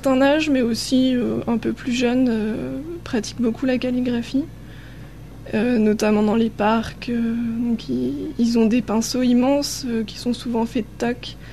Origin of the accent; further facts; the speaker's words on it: France; accent: French; enfin, avec mon accent français bien sûr, mais quand je suis partie ailleurs en Chine, les gens ils me comprenaient pas toujours.